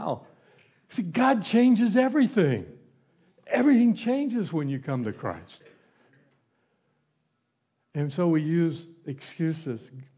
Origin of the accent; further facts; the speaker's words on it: the South, United States; I grew up in the South where they eat those things, and if you hadn't have told me that was a flower, I'd have probably took a bite out of it.